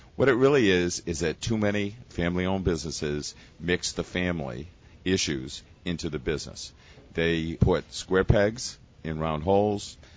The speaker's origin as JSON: {"language": "English", "region": "Maine", "country": "United States", "tie": "born or raised there", "said": "I grew up in Maine, went to public schools"}